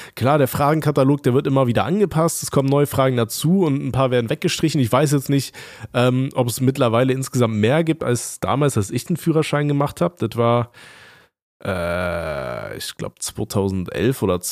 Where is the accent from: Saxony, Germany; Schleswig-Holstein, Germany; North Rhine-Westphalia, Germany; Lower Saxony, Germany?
North Rhine-Westphalia, Germany; Aachen; ich komme ja aus Aachen-Laurenzberg gebürtig